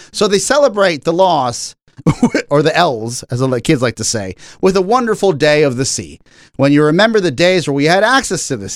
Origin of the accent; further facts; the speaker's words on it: Bolivia; now in United States; And for new listeners, hello, I'm from Bolivia. This is why I'm slandering my mother country. I'm a citizen of this country.